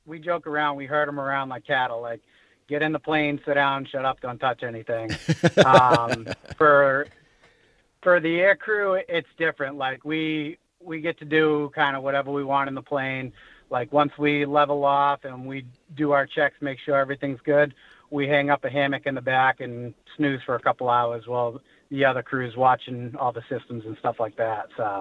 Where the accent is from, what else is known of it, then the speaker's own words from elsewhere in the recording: New Hampshire, United States; So I grew up in New Hampshire. I joined the Marines about 10 years ago, so kind of been hopping around America a little bit and overseas